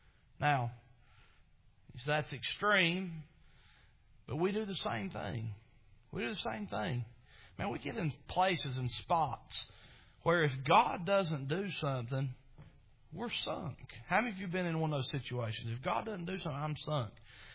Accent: Chilhowie, Virginia, United States; And I'm a redneck from Chilhowee, Virginia. I'd not ever dreamed I'd ever go to New York City.

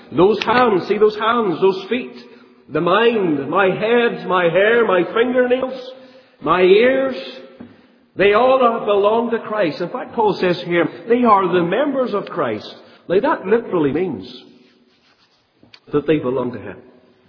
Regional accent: Ballymena, Northern Ireland, United Kingdom; now in East Belfast, United Kingdom; But I come from East Belfast now. I'm the Ballymena man by heart and always will be.

